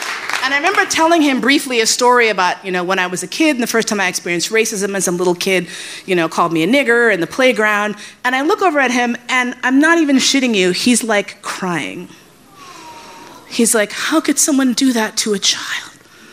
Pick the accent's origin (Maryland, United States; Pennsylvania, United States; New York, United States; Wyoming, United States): New York, United States; he was asking me all sorts of questions about what it was like growing up in New York